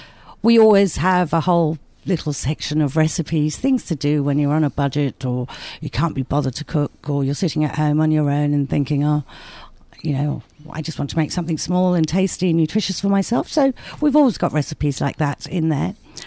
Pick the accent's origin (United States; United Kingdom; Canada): United Kingdom; England; I started off in England. Maybe you can guess by my accent.